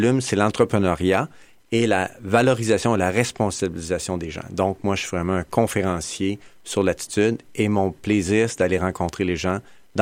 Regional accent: Quebec City, Quebec, Canada; Donc, je suis originaire de Québec, toujours vécu à Québec. Moi, j'ai étudié ici à l'Université Laval en relations industrielles il y a longtemps.

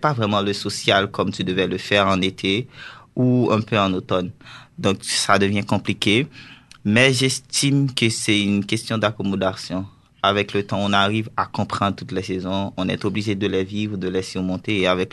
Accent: Haiti; moved away; parce qu'en vrai, je n'ai jamais connu ça, comme je l'ai dit, parce que je viens d'Haïti.

